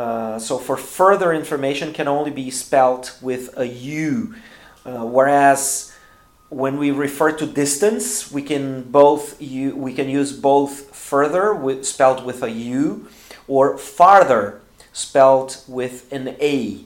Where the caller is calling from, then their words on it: Porto Alegre, Rio Grande do Sul, Brazil; English is a second language; My name is … I'm speaking from Porto Alegre in the south of Brazil.